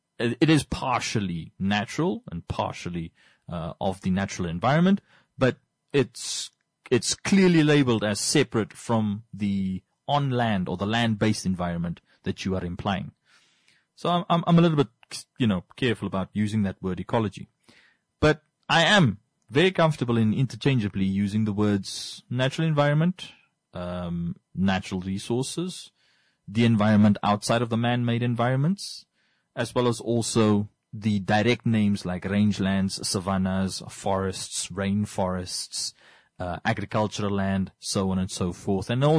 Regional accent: Namibia; accent: Namibian; he once told me that me and my British English, but it's just me and my South African accent, basically, which is technically a Namibian accent.

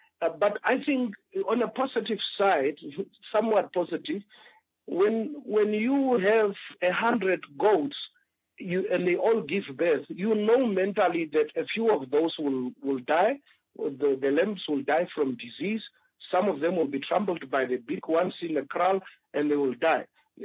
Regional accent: Swakopmund, Erongo, Namibia; now in Windhoek, Namibia; When I came to Windhoek from the coast, I grew up in the coast. I'm a person from the Rongo region, born in a village, and then I schooled in Swakopmund at Vrede.

